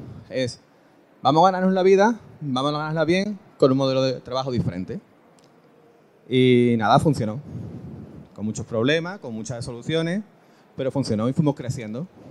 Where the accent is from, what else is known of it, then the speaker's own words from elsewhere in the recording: Andalusia, Spain; una empresa que creamos hace unos 15 años en Cádiz, el puerto de Santa María. Mi acento me delata, que no soy de Bilbao ni soy de Barcelona.